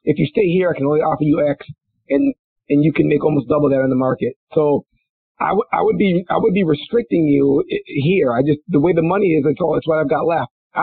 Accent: Minnesota, United States; It's cold. I'm from Minnesota. I went to Notre Dame.

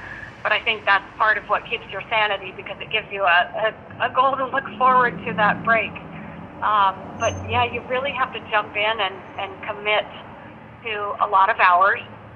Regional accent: Iowa, United States; All right. Well, I grew up in Iowa. I was an art student in college

